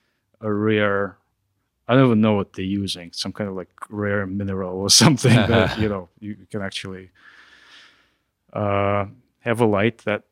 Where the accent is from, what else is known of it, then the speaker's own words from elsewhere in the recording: Russia; English is a second language; also born or lived in Israel; I'm originally from Russia, but I lived in Israel for a while.